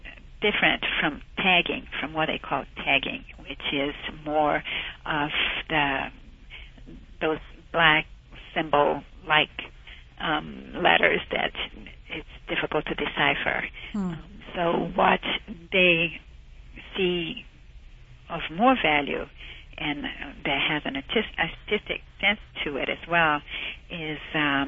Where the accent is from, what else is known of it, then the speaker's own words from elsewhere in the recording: Brazil; I grew up in Brazil